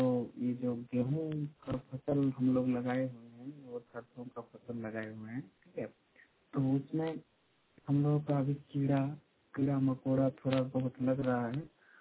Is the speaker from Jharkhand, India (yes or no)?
yes; Asna, Jharkhand, India; हम झारखंड राज्य से बोल रहे हैं। जामताड़ा जिला है और फतेहपुर प्रखंड आसना गांव के रहने वाले हैं।